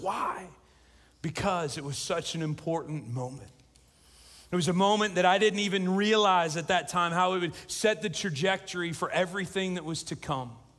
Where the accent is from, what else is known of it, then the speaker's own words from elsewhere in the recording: Midwest, United States; I'm from the Midwest, and there's a Midwestern poet who says, I've got two moods, okay and not okay.